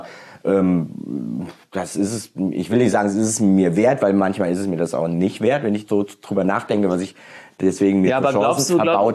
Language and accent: German; Hesse, Germany; ich bin ja aus dem Dorf in Hessen, da hat man so schöne Ausdrucksarten.